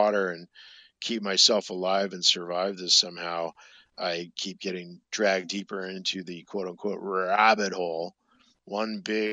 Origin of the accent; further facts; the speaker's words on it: Ireland; it's not just because I'm Irish